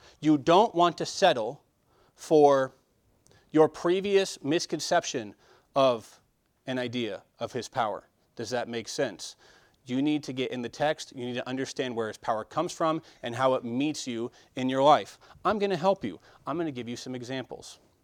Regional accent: United States; I'm an American, right? I know one language. That's what you call an American, okay?

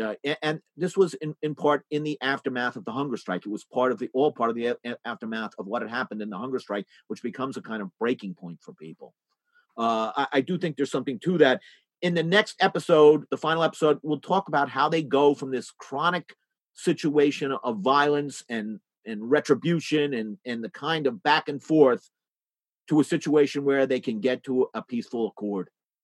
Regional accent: United States; even though as an Irish American, they see you as an American, obviously.

